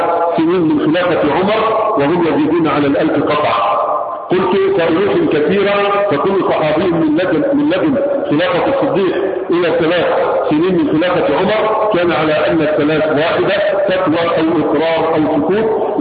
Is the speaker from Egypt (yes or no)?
no; Yemen; وهذا معلوم به عندنا في اليمن من 1000 سنة